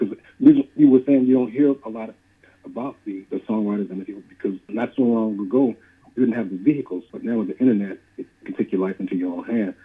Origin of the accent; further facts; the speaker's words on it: Louisville, Kentucky, United States; also born or lived in Cincinnati, Ohio; we're from Louisville, Kentucky and Cincinnati.